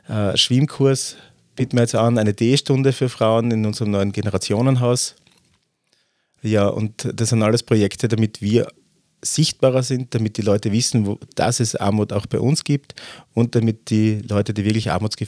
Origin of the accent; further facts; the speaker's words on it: Styria, Austria; gerade in meiner Heimatgemeinde sind die Immobilienpreise mittlerweile sehr hoch